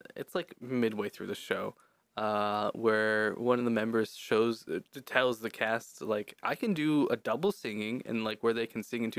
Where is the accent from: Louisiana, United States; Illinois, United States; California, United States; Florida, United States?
Florida, United States; They just know I'm from Florida, and that's it.